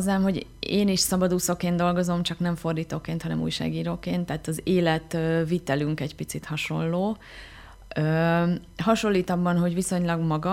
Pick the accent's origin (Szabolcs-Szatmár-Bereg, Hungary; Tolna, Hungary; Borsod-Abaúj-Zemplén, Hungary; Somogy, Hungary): Tolna, Hungary; Szekszárd; moved away as an adult; now in Budapest, Hungary; Szekszárdon nőttem fel, 18 éves koromig éltem itt, aztán egyetemre mentem el Budapestre, és ott is ragadtam